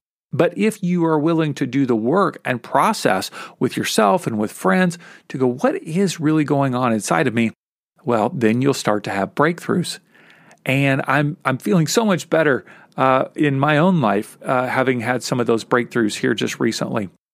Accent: Kentucky, United States; Polish jokes about people in Poland were so popular in the 80s where I grew up in Kentucky.

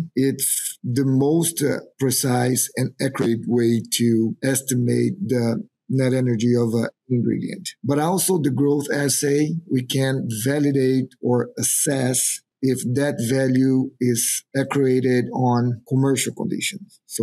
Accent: Brazil; English is a second language; now in United States; I'm originally from Brazil. I spent 13 years down there in the industry across Brazil, Paraguay, and Argentina. And now I'm pursuing my PhD in Iowa State. So I came in here in 2024

